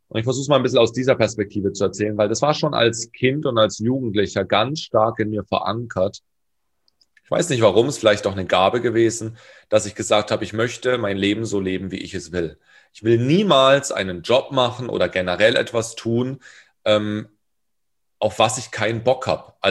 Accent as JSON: {"language": "German", "town": "Karlsruhe", "region": "Baden-Württemberg", "country": "Germany", "said": "Breakdance, Hip-Hop in Durlach, da wo ich herkomme"}